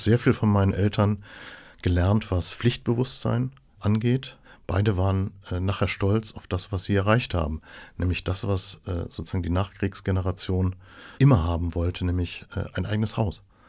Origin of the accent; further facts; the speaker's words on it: Remscheid, North Rhine-Westphalia, Germany; Also ich bin aufgewachsen in Remscheid, komme aus einem klassischen Arbeitermilieu, aber mit Aufstieg.